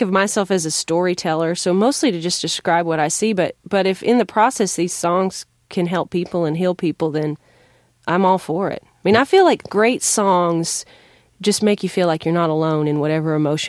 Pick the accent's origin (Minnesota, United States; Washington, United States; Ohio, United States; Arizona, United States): Washington, United States; Morton; now in Nashville, United States; Well, I grew up in Morton, Washington. Washington State, which is a little town. It's kind of nestled between Mount Rainier and Mount St. Helens. And I moved to Nashville.